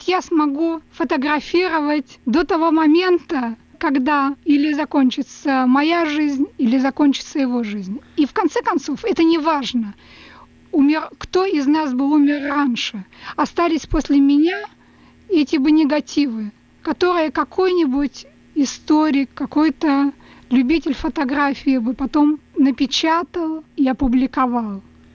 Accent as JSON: {"language": "Russian", "country": "Russia", "moved": "as an adult", "lives_now": "United States", "said": "Мы уезжали из России, мы уезжали навсегда, мы умирали."}